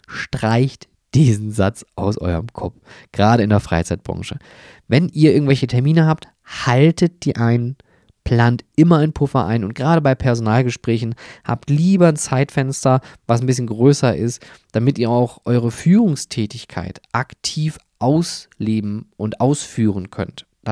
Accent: Germany; Und da habe ich als Deutscher natürlich klar gesagt, Pünktlichkeit.

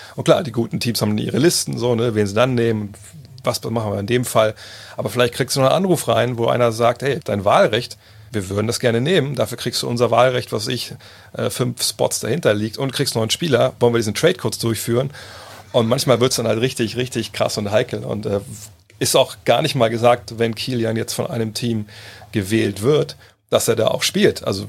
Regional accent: Germany; den ich auch verstehen kann, bin ja auch Deutscher

